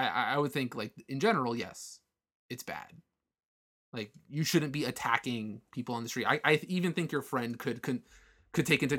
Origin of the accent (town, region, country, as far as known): Canada; born there